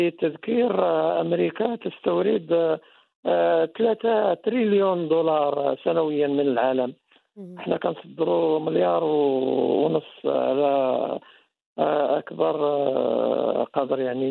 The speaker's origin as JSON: {"language": "Arabic", "country": "Morocco", "said": "لنحضر أنفسنا كمغاربة"}